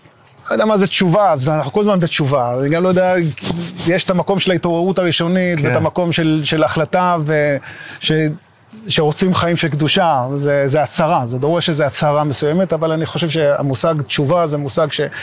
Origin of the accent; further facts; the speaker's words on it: Safed, Northern District, Israel; גדלתי בצפת, בעיר העתיקה.